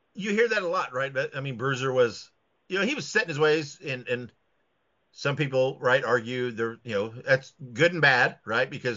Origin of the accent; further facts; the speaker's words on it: Indiana, United States; Indiana, I mean, I grew up in Indiana, and it's, I hit my share of deer.